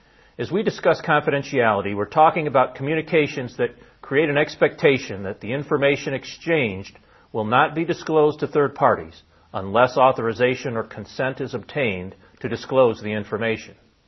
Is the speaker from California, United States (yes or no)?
no; Kankakee, Illinois, United States; I'm an attorney from Kankakee, Illinois